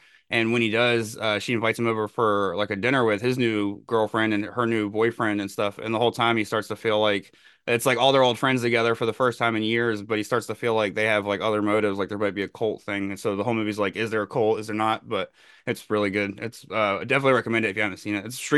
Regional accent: Phoenix, Arizona, United States; I can see where one would be like truly terrifying, especially growing up in Phoenix, like a lot of that like similarities with like the desert area and stuff.

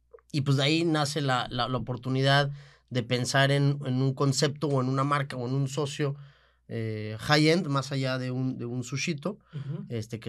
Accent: Monterrey, Nuevo León, Mexico; also born or lived in Mexico City; Yo soy de Monterrey, okay. Yo viví varios años en la Ciudad de México, que fue ahí donde coincidimos, y pues luego ya me regresé.

